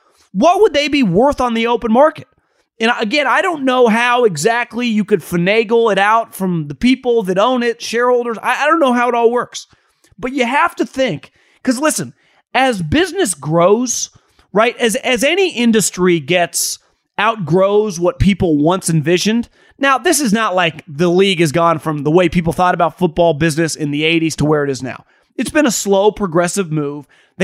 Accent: Davis, California, United States; I grew up in Davis, California. About 20 minutes away from me was the Sacramento Rivercats.

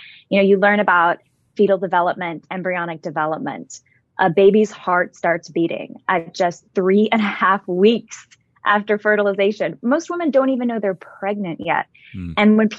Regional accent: California, United States; I'm from California. I watched this happen firsthand.

